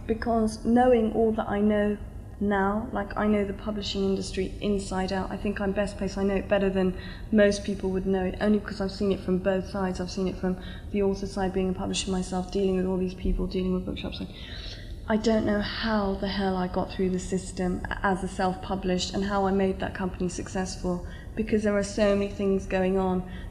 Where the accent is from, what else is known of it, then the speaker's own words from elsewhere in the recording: Kerala, India; I'm from Kerala, and Ayurvedic influence is a huge influence in my life